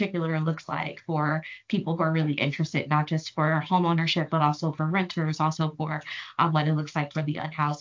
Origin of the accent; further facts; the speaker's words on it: Los Angeles, California, United States; I'm originally from Los Angeles, but did my undergraduate here in the Bay Area, my law degree in DC